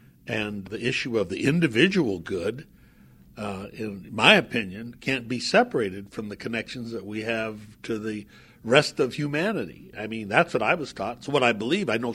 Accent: Pocatello, Idaho, United States; Grew up in Pocatello, Idaho, railroad town, gateway to the west.

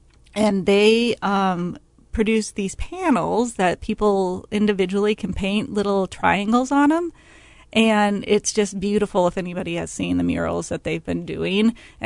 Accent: Ames, Iowa, United States; I grew up in Ames, Iowa, so he would take me to, like, the Nutcracker when I was little.

